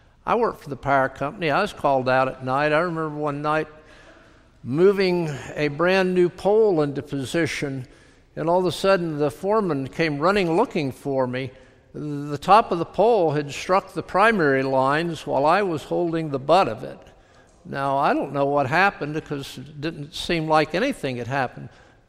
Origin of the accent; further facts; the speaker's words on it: Florida, United States; Amazing week growing up in South Florida with hurricanes coming and going.